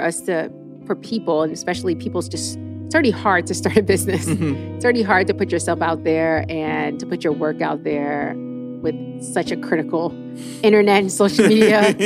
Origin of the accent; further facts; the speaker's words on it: New York, United States; again, growing up in New York and being so independent, where my mom was so busy that she didn't care what the hell I did as long as I wasn't doing anything illegal.